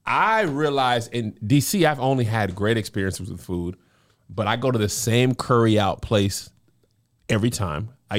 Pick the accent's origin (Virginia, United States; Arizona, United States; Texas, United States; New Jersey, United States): Texas, United States; El Paso; Growing up in El Paso, that doggone pot was in that top right corner.